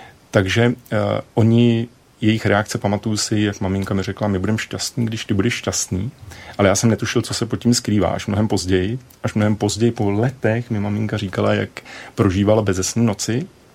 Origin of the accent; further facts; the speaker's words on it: Příbram, Central Bohemian Region, Czechia; já jsem s Příbrami ze Svatý hory, takže to se nabízalo sám o sobě